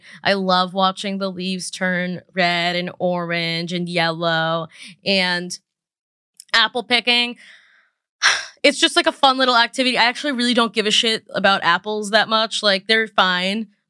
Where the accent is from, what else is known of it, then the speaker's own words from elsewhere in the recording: Massachusetts, United States; I am obviously from Massachusetts and we have a bunch of creepy little towns.